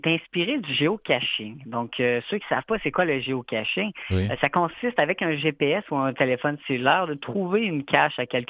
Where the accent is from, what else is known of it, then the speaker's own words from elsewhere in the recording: Victoriaville, Quebec, Canada; now in Quebec City, Canada; je suis de Victoriaville. Je suis venu à l'étudier en archéologie à l'Université Laval.